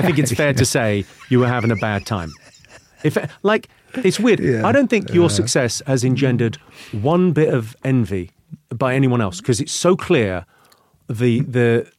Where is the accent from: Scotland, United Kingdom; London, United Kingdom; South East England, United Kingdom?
South East England, United Kingdom; Slough; I grew up in a place called Slough, in and around Slough. So Irish immigrant parents, so first generation immigrant to the UK.